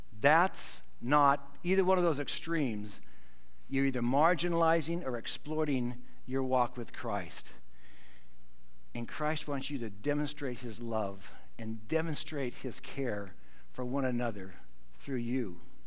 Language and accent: English; Sumner, United States; Growing up in Sumner, there was a little old lady that I remember seeing just walking back and forth from town